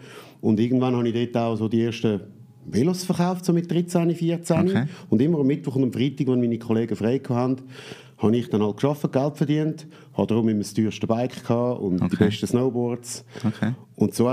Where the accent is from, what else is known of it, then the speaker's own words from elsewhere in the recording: Zurich, Switzerland; now in Dübendorf, Switzerland; Also ursprünglich bin ich im Kanton Zürich im Rotkreuzspital zu Zürich geboren. Dann die ersten 2-3 Jahre in Schönbühl gewohnt, Pfaffiken Zürich, von Pfaffiken Zürich Sachseegräben nach Ottiken-Gossau